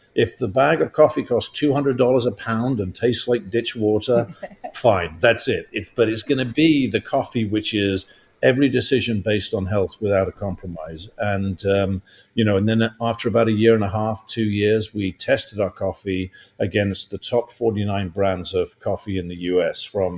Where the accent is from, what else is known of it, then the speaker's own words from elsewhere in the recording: England, United Kingdom; when I was growing up in England.